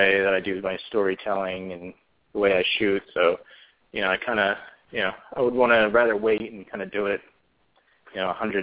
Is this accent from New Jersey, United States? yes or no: yes; New Jersey, United States; I grew up in South Jersey, so, you know, I had the Jersey Shore to go to, so.